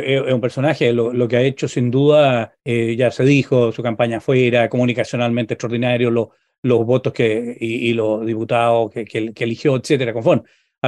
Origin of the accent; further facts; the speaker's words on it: Chile; Si somos chilenos